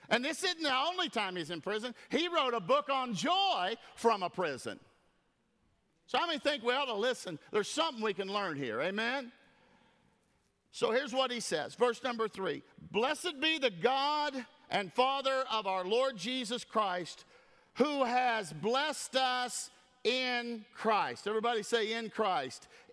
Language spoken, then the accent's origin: English; United States; born there; I didn't ask to be born in America. I'm glad I was born in America.